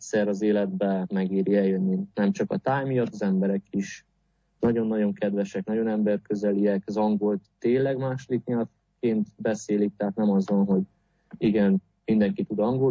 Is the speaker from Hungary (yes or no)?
no; Romania; moved away; mondom, hogy Romániából jöttem